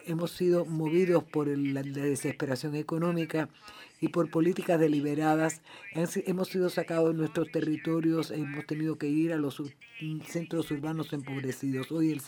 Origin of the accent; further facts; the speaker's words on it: South Dakota, United States; nací y me crié en Dakota del Sur.